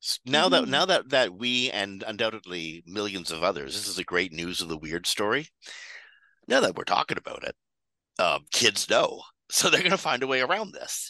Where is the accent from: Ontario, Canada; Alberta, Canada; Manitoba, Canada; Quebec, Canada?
Ontario, Canada; Toronto; I'm from Toronto, so I'm particularly attracted to this story.